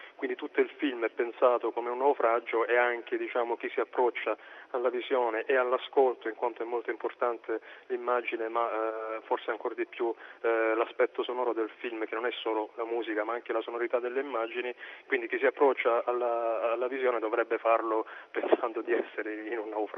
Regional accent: Apulia, Italy; quindi è della zona del Capo di Leuca, anzi precisamente di una quindicina di chilometri che separano il mio paese, che è Querita del Capo, l'ultimo paese del Capo, da Santa Maria di Leuca

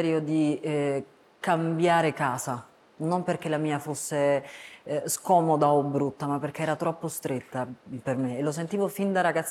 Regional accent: Naples, Campania, Italy; born there; In realtà io sono nata in un ospedale di Posillipo, non a Posillipo, che è il quartiere alto di Napoli.

